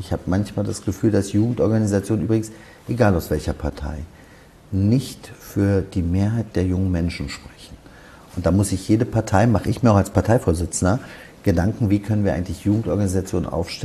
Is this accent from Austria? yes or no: no; Berlin, Germany; Ich war wirklich gerne im Deutschen Bundestag, aber ich wollte für meine Heimatstadt Berlin Politik machen.